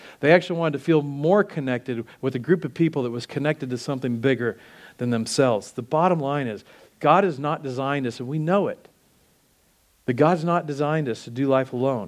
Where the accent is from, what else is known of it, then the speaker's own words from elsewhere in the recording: Oklahoma, United States; I grew up in the Midwest and fireworks were a big thing in Oklahoma